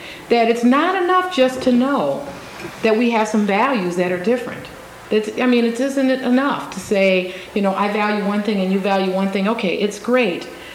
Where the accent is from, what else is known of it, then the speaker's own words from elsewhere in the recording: United States; I'm an American, and I love being an American.